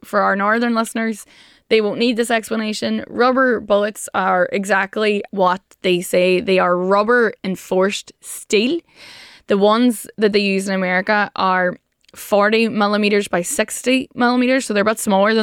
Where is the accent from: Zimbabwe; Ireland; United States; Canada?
Ireland; We are not better because we're Irish. We're better crack, but that's it.